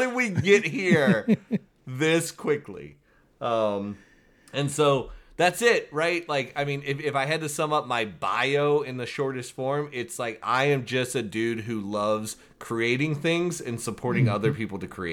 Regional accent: Kentucky, United States; You know I'm from Kentucky, right? That's the only thing. It's the bluegrass state.

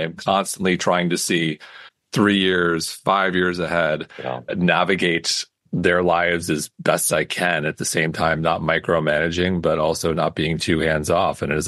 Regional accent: Manhasset, New York, United States; Growing up in Manhasset, upper middle class town where I was one of the few kids whose parents were divorced, I lived on the wrong side of the tracks in a very safe, modest home compared to other very big homes.

